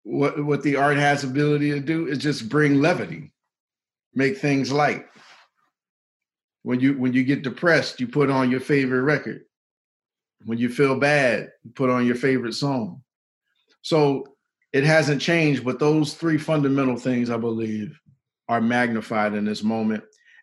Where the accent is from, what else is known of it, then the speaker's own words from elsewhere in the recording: Warren, Ohio, United States; And maybe that's because I grew up in Warren, Ohio. We didn't have a lot, man.